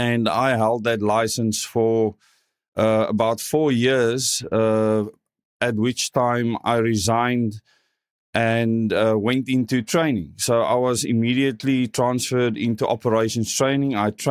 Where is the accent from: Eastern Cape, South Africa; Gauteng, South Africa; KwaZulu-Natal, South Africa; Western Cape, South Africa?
Western Cape, South Africa; Paarl; I was born in Paul. Went to Paul Boys, grew up in a very strict Afrikaans background. Later moved towards the Cape Town Metro, went to a technical high school